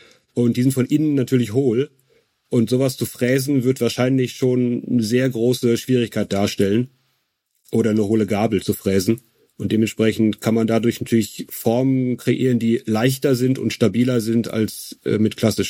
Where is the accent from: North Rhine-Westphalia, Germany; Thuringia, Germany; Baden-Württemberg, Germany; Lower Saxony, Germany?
North Rhine-Westphalia, Germany; Wesel; Ich komme auch aus dem Ruhrgebiet, ich komme aus Wesel. Also das ist mehr oder weniger um die Ecke.